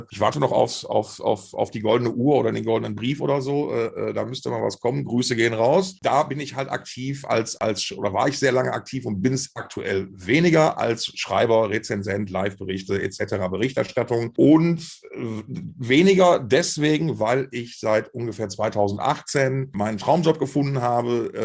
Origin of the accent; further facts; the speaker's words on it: Essen, North Rhine-Westphalia, Germany; Essen, born and raised.